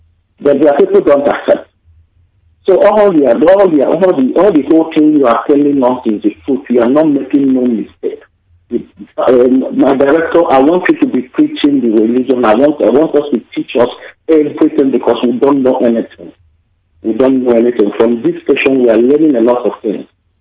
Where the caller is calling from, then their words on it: Stockholm, Stockholm County, Sweden; I'm calling from Stockholm.